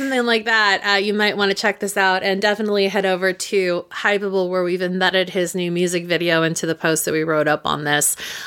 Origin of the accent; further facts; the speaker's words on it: San Francisco, California, United States; me and Darren, because we're both from San Francisco.